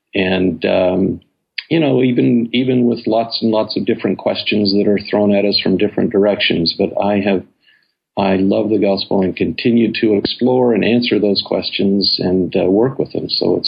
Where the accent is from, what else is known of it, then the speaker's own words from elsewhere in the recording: Salt Lake City, Utah, United States; moved away as an adult; now in Boston, United States; I was born and raised in Salt Lake City. I spent my first 19 years in Salt Lake City and then have spent the rest of my life in Boston and in New England.